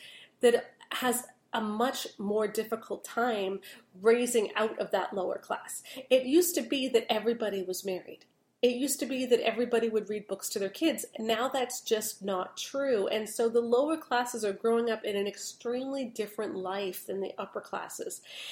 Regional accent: Canada; And I'm Canadian. I am not going to talk about gun control.

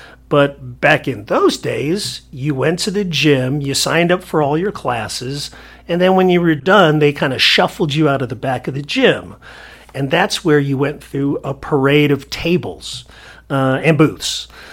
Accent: California, United States; it made me angry that I grew up in SoCal, where the major alternative radio station in the 80s, KROQ FM, 106.7 FM, it privileged British bands

